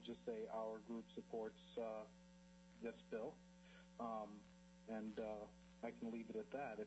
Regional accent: Girdwood, Alaska, United States; I am from Girdwood, Alaska

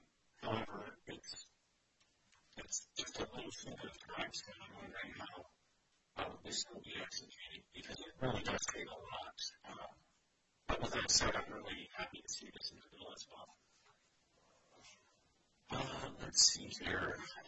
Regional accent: Juneau, Alaska, United States; And I was born and raised here in Juneau. I went through the Juneau School District.

